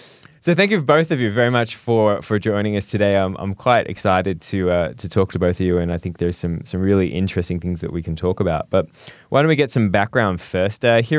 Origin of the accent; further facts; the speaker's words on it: Australia; my hometown, Australia, I think you need to lift your game.